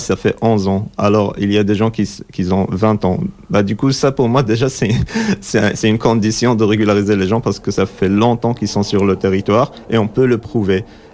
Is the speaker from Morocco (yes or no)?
yes; Morocco; moved away; je suis fier que je viens du Maroc, par exemple, et tout ça. Mais je n'ai plus envie de revenir chez moi parce que ça fait 11 ans que j'ai quitté mon pays.